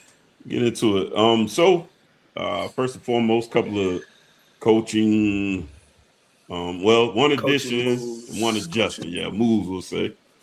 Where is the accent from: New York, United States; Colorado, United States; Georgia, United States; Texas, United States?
Georgia, United States; Savannah; You know, I'm from Savannah, bro. It's one of the more humid areas in the country as well. Man, you can't go out on a good Savannah night in the summertime, bro.